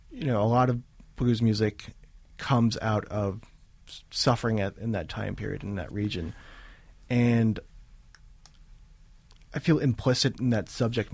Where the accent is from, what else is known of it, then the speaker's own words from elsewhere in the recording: United States; So I don't think I'm unique, because I'm Chinese American to write.